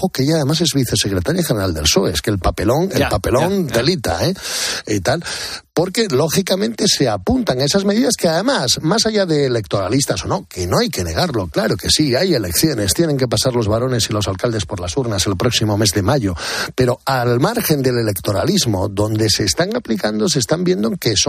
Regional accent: Spain; a mí como ciudadano español y como ciudadano europeo

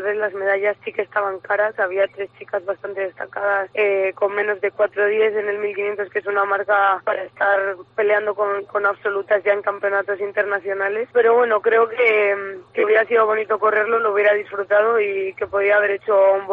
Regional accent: Palencia, Castile and León, Spain; desde que nací, bueno, dio la casualidad que era Navidad y estaba allí, pero mis padres ya vivían en Palencia. Siempre he vivido en Palencia y Palencia es mi casa y, por supuesto, me siento palentina.

